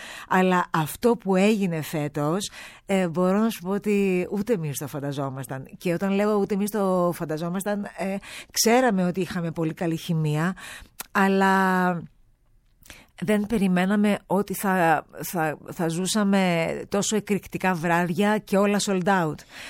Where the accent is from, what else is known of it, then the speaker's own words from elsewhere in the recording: Cyprus; Την πατρίδα μου.